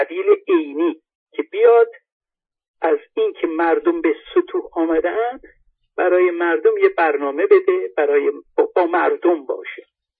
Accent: Iran; ولی ما چون ایرانی هستیم باید تاکید رو بذاریم روی ایران

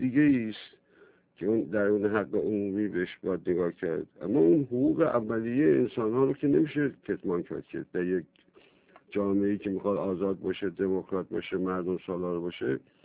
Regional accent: Iran; همه ما ایرانی هستیم از قوم‌های مختلف،

